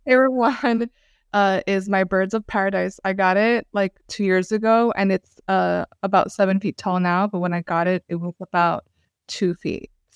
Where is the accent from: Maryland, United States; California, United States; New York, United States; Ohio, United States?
New York, United States; Brooklyn; I am from Brooklyn, born and raised, and I work at Google.